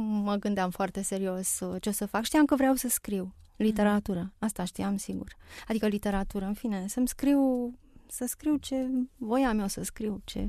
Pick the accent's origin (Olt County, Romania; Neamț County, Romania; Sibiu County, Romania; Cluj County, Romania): Sibiu County, Romania; accent: Sibiu; cu vocea mea mică și cu accentul meu puternic de siviancă